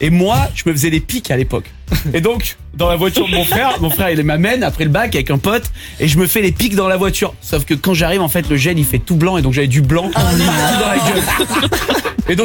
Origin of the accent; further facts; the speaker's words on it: Provence-Alpes-Côte d'Azur, France; Moi, je viens des Hautes-Alpes, hein, près des Ors.